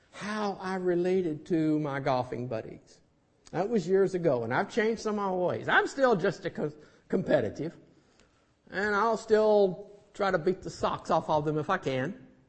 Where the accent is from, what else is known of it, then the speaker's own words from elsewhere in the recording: Tennessee, United States; I'm from Tennessee originally.